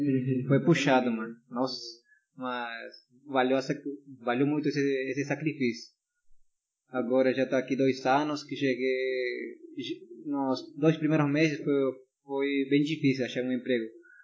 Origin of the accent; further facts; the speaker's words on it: Lima, Peru; Portuguese is a second language; Agora tenho 25, né? Praticamente estou na cozinha já faz 8 anos. E todo o tempo eu trabalhei em Lima. Sou de Lima.